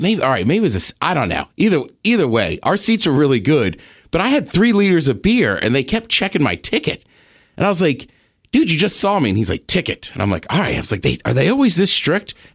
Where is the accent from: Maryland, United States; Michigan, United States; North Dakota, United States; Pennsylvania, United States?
Maryland, United States; I grew up in Maryland. I'm wearing a Maryland shirt.